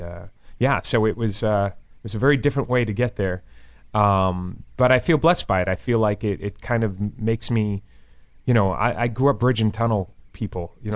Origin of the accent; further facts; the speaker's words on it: New Jersey, United States; growing up in Jersey, it's about 45 minutes from Broadway, from Manhattan